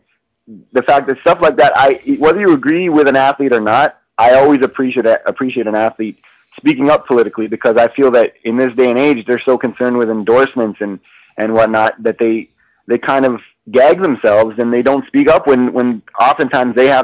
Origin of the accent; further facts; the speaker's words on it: Canada; I appreciated it as a Canadian.